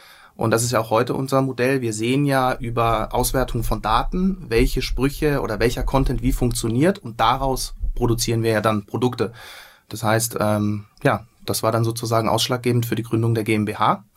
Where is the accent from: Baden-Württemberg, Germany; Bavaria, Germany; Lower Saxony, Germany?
Baden-Württemberg, Germany; Freiburg; Genau, also ich komme ursprünglich aus Freiburg. Ich dachte eigentlich, dass ich ganz gut Hochdeutsch spreche, aber jetzt habe ich mich wahrscheinlich schon verraten in den ersten Sätzen.